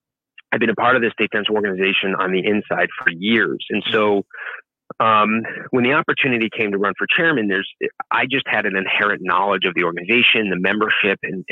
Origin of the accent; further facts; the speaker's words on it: Derby, Connecticut, United States; So yeah, I was born and raised in Derby, Connecticut. For those that out in your neck of the woods, just kind of a smaller version of Norwich.